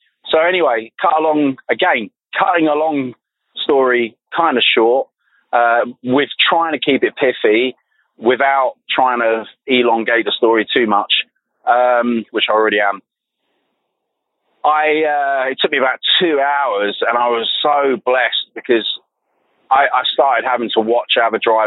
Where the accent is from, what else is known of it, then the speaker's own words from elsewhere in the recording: London, United Kingdom; And I said, oh, I'm from London.